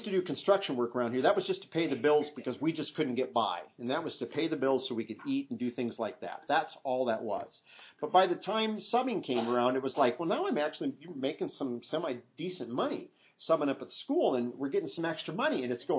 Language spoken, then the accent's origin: English; Iowa, United States; I grew up in Iowa. Nobody burns stuff off like that.